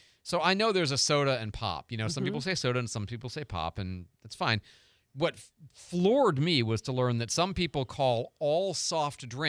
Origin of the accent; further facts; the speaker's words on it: Midwest, United States; also born or lived in Phoenix, Arizona; And when I grew up in the Midwest, normal. You say it the way we say it. I moved to California. Well, I moved to Phoenix, and I had to learn to say it their way.